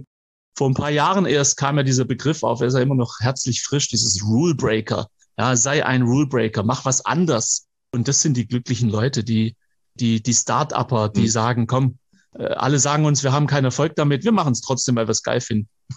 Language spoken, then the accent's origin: German; Baden-Württemberg, Germany; ich bin ja Schwabe